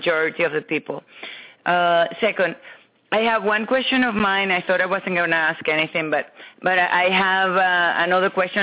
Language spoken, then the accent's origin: English; Laredo, Texas, United States; How are you? I am from Laredo, Texas.